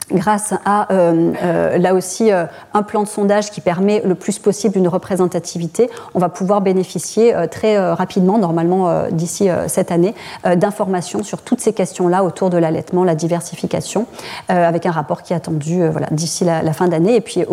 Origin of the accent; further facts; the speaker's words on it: south of France, France; moi je suis du Sud, donc j'ai mis un article